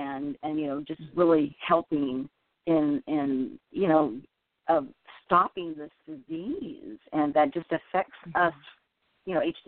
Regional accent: Kansas, United States; I'm on my way to Lenexa, Kansas. I grew up in Kansas, and I have family members there

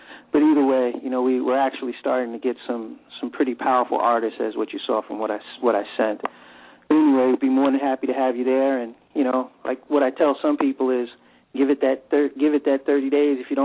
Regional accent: New York, United States; You know, I grew up in the Bronx area, and, you know, now I have a couple of different businesses

